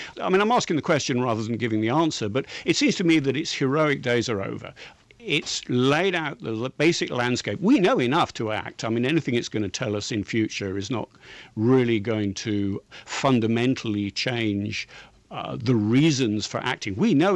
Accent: England, United Kingdom; Sorry, I'm English, so I talk about methane.

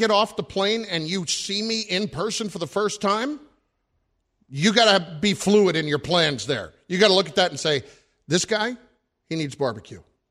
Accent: New Jersey, United States; And I'm from New Jersey. Okay?

